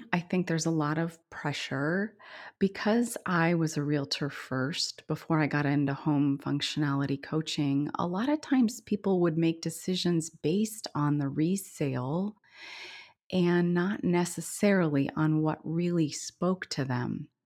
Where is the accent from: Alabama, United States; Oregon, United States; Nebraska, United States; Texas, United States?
Oregon, United States; Portland; And I'm from Portland, Oregon, so 100% different here as well.